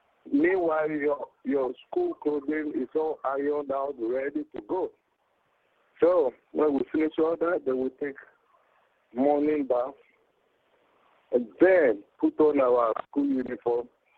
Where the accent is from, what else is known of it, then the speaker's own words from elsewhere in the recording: Ghana; Growing up in Ghana, first of all, most of our homes are compound.